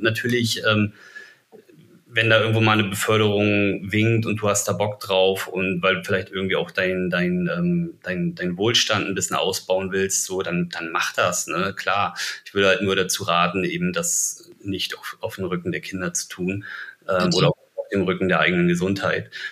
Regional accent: Germany; ich bin auf dem Land groß geworden.

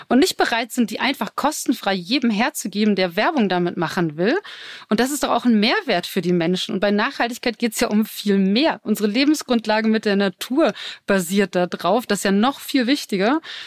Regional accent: Mölln, Schleswig-Holstein, Germany; ich komme selbst, muss ganz kurz persönlich werden, ich komme aus Mölln.

